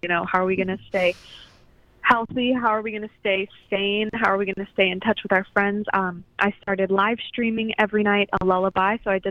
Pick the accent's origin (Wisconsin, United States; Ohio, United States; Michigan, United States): Wisconsin, United States; Portage; I am in Portage, Wisconsin, my hometown.